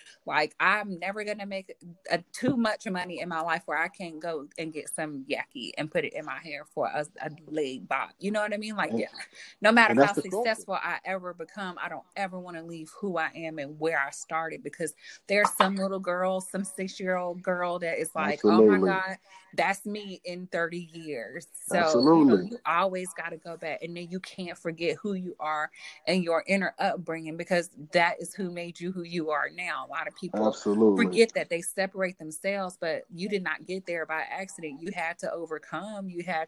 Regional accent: Miami, Florida, United States; Well, I grew up in Miami, Florida.

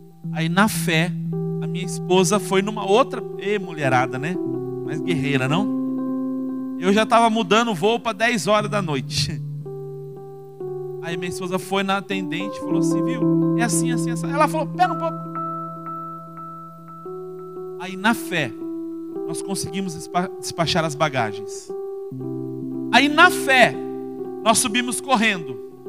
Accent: Itapetininga, São Paulo, Brazil; Nós somos da cidade de Itapetininga, diocese de Itapetininga.

